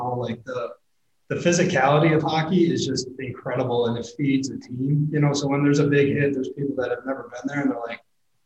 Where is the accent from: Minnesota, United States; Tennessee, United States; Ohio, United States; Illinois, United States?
Illinois, United States; Chicago; I'm from Chicago, so the Blackhawks are huge there.